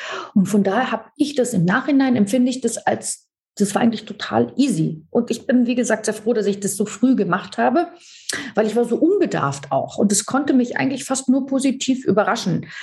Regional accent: Frankfurt, Hesse, Germany; also born or lived in New York, United States / Paris, France; habe mich dann zurückgefunden in meiner Heimatstadt Frankfurt, wo ich aufgewachsen bin

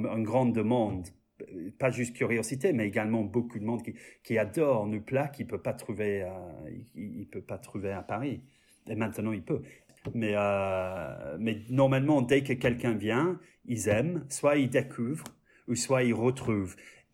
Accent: London, United Kingdom; Moi, j'ai grandi à Fulham. On avait au moins 5 ou 6 ou 7 familles françaises dans la rue quand j'étais en train d'agrandir à Londres.

